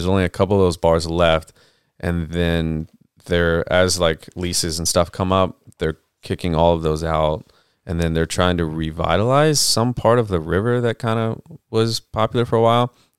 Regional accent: Houston, Texas, United States; I'm born and raised in Houston, so I could give two shits. You know, I'm a Houstonian.

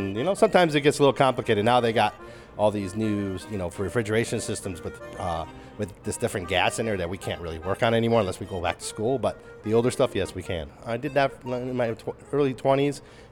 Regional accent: Chicago, Illinois, United States; I grew up in Chicago. So I grew up on Cumberland and Irving and Addison on the north side.

